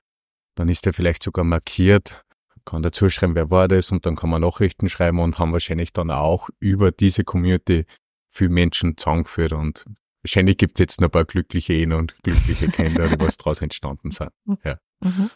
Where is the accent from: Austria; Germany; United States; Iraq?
Austria; Waldneukirchen, Upper Austria; Ich komme aus Waldneukirchen, das ist in der Nähe von Bad Hall. Bin ein Wirtssohn, ja.